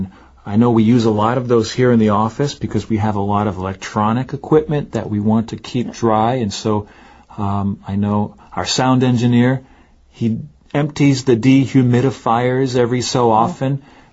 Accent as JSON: {"language": "English", "region": "Northeast", "country": "United States", "tie": "born or raised there", "said": "in where I'm from, in my hometown in the Northeast in the United States, it's much drier."}